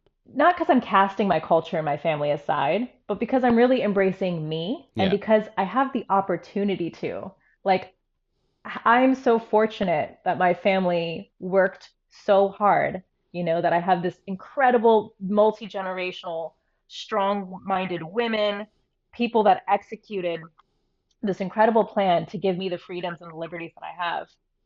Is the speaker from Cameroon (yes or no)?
no; United States; There were times, you know, especially growing up in America where like I was not even proud to be Indian.